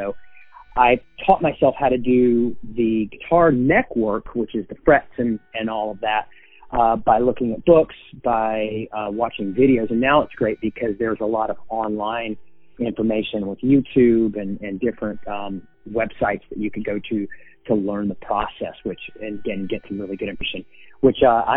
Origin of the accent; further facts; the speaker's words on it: North Carolina, United States; now in Los Angeles, United States; Well, I am originally from North Carolina. I moved to Los Angeles in 1998 to pursue music and guitar building.